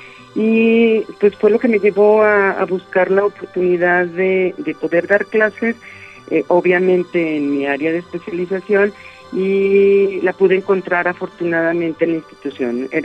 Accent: Aguascalientes, Mexico; yo soy originaria de la ciudad de Aguascalientes, yo nací en Aguascalientes

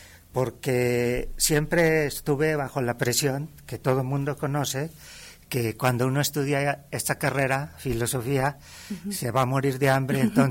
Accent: Aguascalientes, Mexico; yo soy originario de Aguascalientes. Uh-huh. De hecho, nací en uno de los barrios más antiguos de la ciudad, que es el barrio del Encino. Uh-huh. Y en ese sentido sí puedo decir que soy de Aguascalientes.

